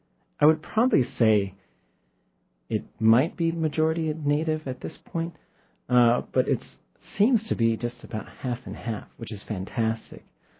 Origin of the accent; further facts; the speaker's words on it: Anchorage, Alaska, United States; also born or lived in Skagway; I was born in Skagway, Alaska, and then grew up mostly in Anchorage.